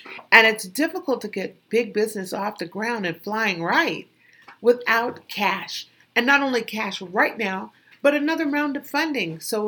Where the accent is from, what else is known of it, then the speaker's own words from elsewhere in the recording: California, United States; now in Los Angeles, United States; because I am a Californian.